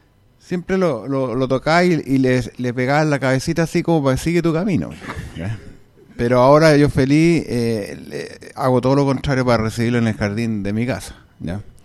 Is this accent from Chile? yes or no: yes; Chile; Y yo creo que nuestra misión como chilenos es rescatar esas riquezas naturales para el país